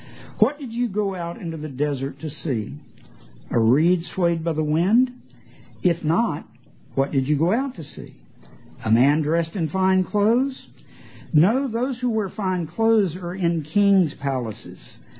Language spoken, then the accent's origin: English; Texarkana, Arkansas, United States; It was surprising to me where I grew up in Texarkana, Arkansas, there was a cafeteria called Bryce's Cafe.